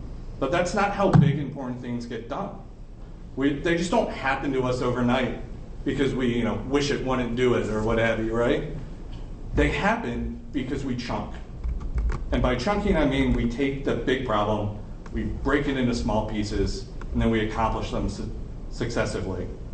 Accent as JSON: {"language": "English", "region": "Maryland", "country": "United States", "tie": "born there", "lives_now": "Fluvanna, United States", "said": "You know, I wasn't born here. That's not a trade secret. Everybody knows this. I was born in Calvert County, Maryland. It has very similar qualities to Fluvanna."}